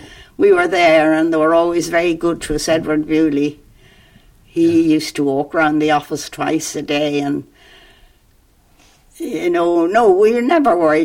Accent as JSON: {"language": "English", "town": "Dublin", "region": "Leinster", "country": "Ireland", "tie": "born there", "also_born_or_lived": "Lucan", "said": "My parents were from Tipperary, but I was born in Dublin. And then we went to live in near Lucan."}